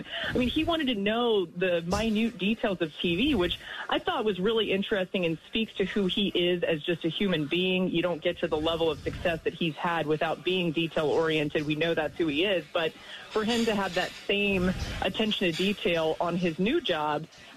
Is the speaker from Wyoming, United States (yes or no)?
no; Atlanta, Georgia, United States; grew up a Braves fan, obviously, growing up in Atlanta.